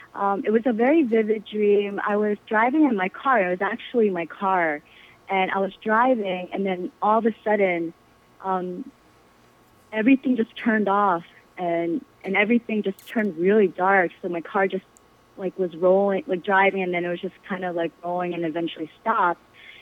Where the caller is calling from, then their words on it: New York City, New York, United States; I'm calling from Manhattan, actually.